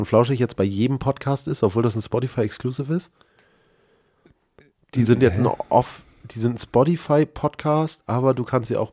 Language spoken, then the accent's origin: German; Northern Germany, Germany; Also ich komme aus Norddeutschland